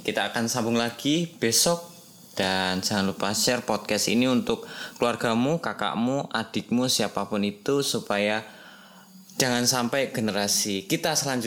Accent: Special Region of Yogyakarta, Indonesia; kita orang Jawa, orang Gunung Kidul, secara dari kecil sampai besar

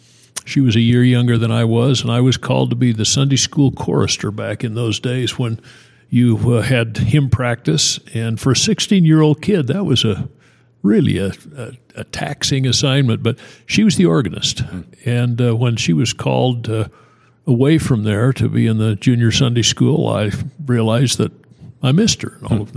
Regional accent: Boise, Idaho, United States; also born or lived in Provo, United States; I'm a simple Idaho kid. I was born in Provo, but raised in Boise, Idaho. I call that spud blood.

